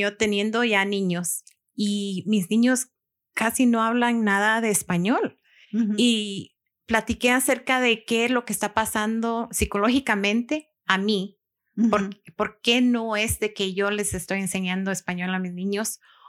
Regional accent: Guatemala; no es para decir de que no somos guatemaltecos o no nos gusta nuestra cultura.

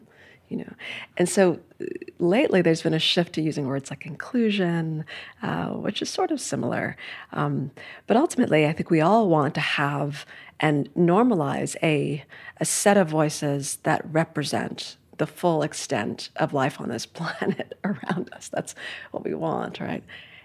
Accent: New York City, New York, United States; So I grew up in Midtown Manhattan, really a bustling part of the city, right?

